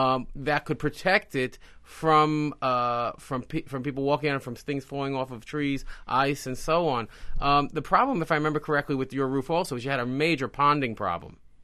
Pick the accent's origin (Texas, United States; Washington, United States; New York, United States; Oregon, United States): New York, United States; Brooklyn; Well, I'm from Brooklyn, too.